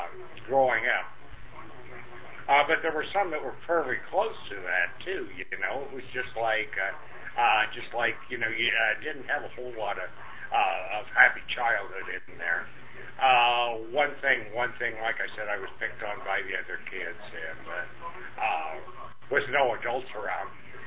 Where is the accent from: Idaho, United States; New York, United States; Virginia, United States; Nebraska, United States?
Idaho, United States; Twin Falls; also born or lived in Pocatello, Idaho; I was born in Pocatello, Idaho, and raised in a little place called Twin Falls, Idaho.